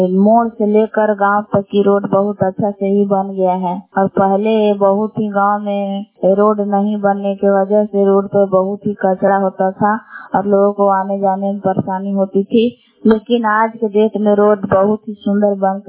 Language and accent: Hindi; Bihar, India; ग्राम बेलांग जिला कैमूर भभुआ के निवासी हूँ।